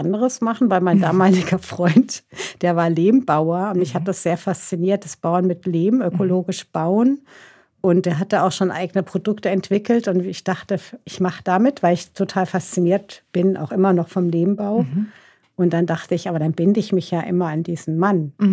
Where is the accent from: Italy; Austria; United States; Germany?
Germany; Hesse; das war als Hessin jetzt schon erstmal ein bisschen eine Umstellung.